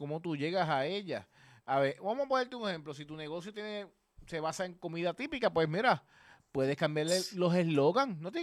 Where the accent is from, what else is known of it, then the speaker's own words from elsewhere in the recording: Puerto Rico; para mí, que somos boricuas